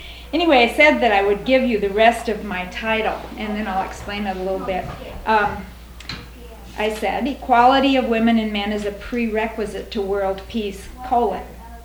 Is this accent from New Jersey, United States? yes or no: no; Thousand Oaks, California, United States; from Thousand Oaks, California